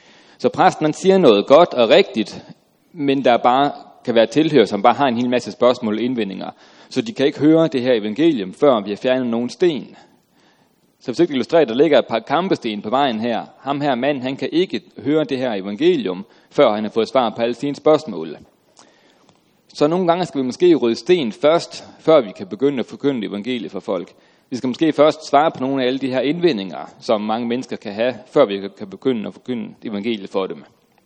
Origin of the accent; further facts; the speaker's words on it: Aalborg, North Denmark Region, Denmark; Jeg kommer fra Aalborg.